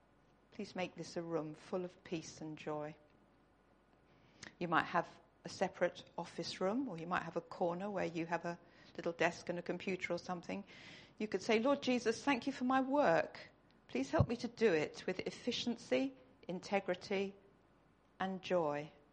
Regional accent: the South, United States; I'm from the South, so I'm different

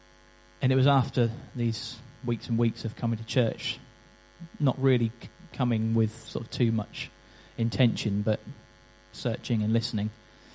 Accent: Goulburn, New South Wales, Australia; Actually, that's a lie, I wasn't born in Goulston. I was brought up in Goulston.

